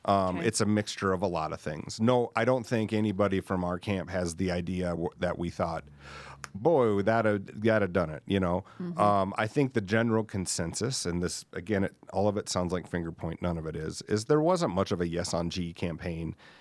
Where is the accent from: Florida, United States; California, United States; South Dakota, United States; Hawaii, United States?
South Dakota, United States; because we're all from South Dakota.